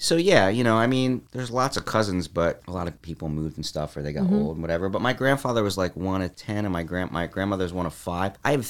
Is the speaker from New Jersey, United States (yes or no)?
yes; Ewing, New Jersey, United States; As I understand it, like when I was growing up in Ewing, I knew there was a history of there being a big Jewish community. There was still a fair amount of Jews. And I knew Jewish kids in my town.